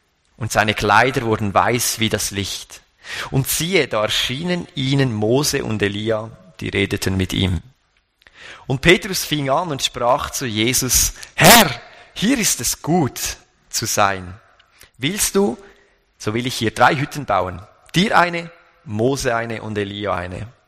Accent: Wohlen, Aargau, Switzerland; now in Dietlikon, Switzerland; in meinem Nachnamen versteckt sich eigentlich schon ziemlich viel, weil ich komme tatsächlich von Wohlen. Und das liegt im Kanton Aargau, also ich bin eigentlich ein gebürtiger Aargauer.

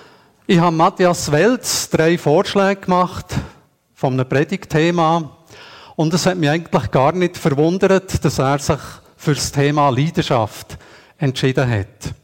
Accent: Switzerland; wir sind Schweizer, wir sind nicht so temperamentvoll, wir sind keine Südländer.

